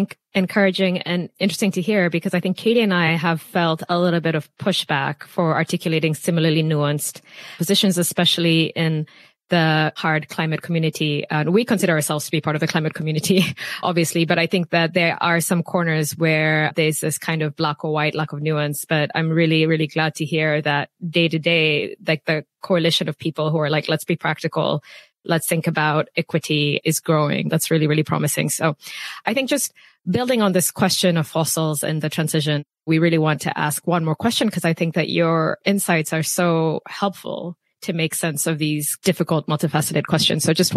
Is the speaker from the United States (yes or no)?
no; Kenya; Also, I'm from Kenya. Everything is green.